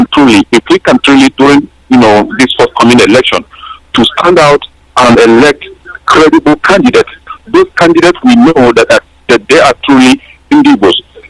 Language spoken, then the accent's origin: English; Plateau, Nigeria; I grew up in Nasaland. Precisely, I grew up in Plateau State.